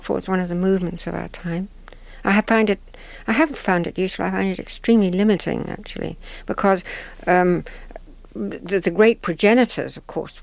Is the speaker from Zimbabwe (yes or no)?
yes; Zimbabwe; accent: Rhodesian; now in United Kingdom; Rhodesian accent.